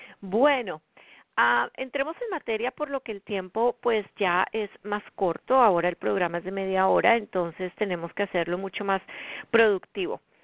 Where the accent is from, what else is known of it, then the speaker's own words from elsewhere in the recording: Colombia; now in United States; Son las 9 de la noche en punto en la zona este de los Estados Unidos, 8 de la noche en mi país natal, Colombia.